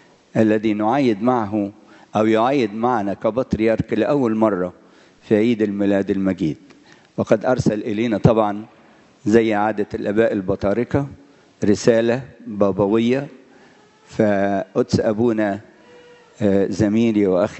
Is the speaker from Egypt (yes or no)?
yes; Egypt; احنا سعداء وفخورين ان احنا نبقى مصريين.